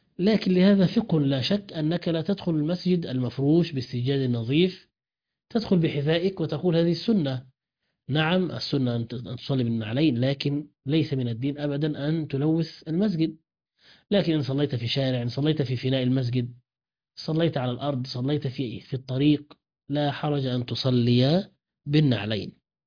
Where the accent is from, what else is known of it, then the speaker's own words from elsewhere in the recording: Egypt; فأنا أرى أن الأحوط في بلادنا مصر